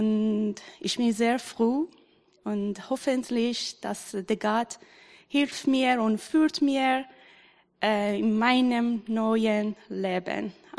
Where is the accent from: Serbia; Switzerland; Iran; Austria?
Iran; German is a second language; Ich komme aus dem Iran und ich bin 40 Jahre alt.